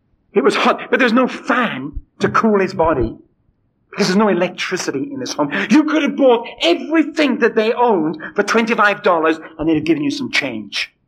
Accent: United Kingdom; You know, as British, we're not supposed to get emotional.

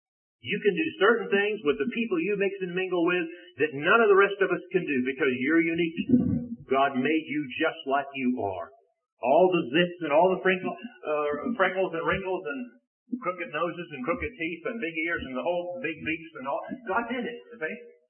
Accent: the South, United States; well, you know, I came from the South. That's the way my parents brought me up

